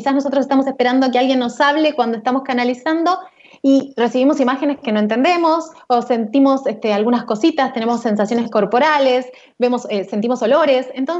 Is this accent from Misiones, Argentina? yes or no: no; Buenos Aires Province, Argentina; Ambas somos de Zona Sur, tenemos nuestro corazoncito ahí, aunque nos vinimos a Zona Norte, pero amamos Zona